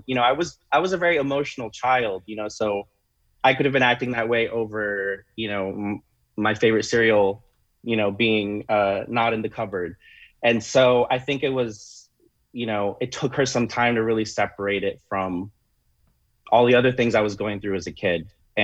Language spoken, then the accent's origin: English; California, United States; even though I was growing up in California, I was very much growing up in my parents' sphere of what was okay in the world.